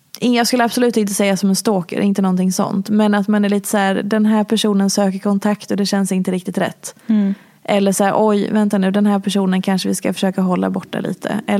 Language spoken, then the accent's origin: Swedish; Hedemora, Dalarna County, Sweden; Jag är från Lillstan. Jag är från Lilla Hedemora.